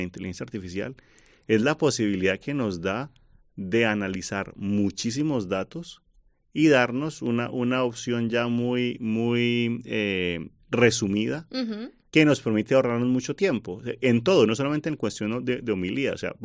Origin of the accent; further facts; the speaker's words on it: Aguilafuente, Castile and León, Spain; yo vengo de Aguilafuente, que es el pueblo que por excelencia en Segovia